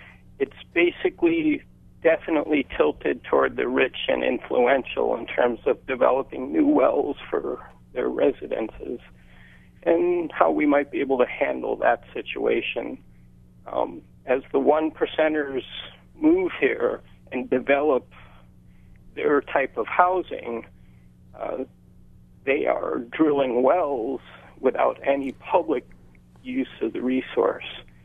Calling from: Kona, Hawaii, United States; So I'm calling from the Kona side of the Big Island, which is without open water and depends entirely on, wells, water wells.

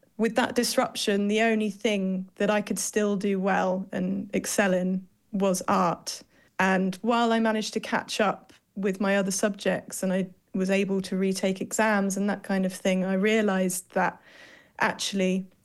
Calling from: Bristol, South West England, United Kingdom; Bristol in England.

